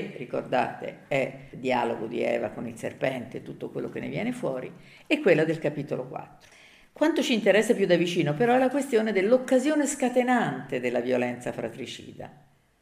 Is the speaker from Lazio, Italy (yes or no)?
yes; Rome, Lazio, Italy; io sono romana, quindi ho